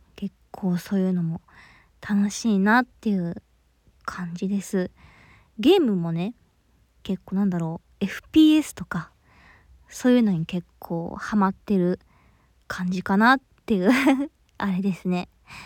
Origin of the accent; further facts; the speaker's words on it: Kansai, Japan; はい、で出身地は関西の方ですね。